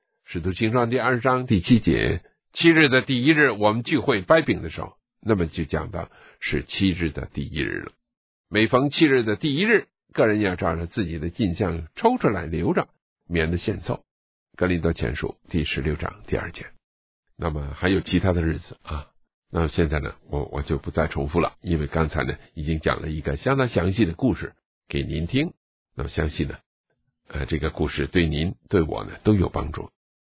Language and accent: Chinese; China; 因为我是一个中国人。